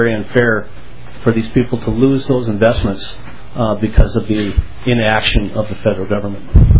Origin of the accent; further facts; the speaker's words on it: Pipestone, Minnesota, United States; I'm from Pipestone, Minnesota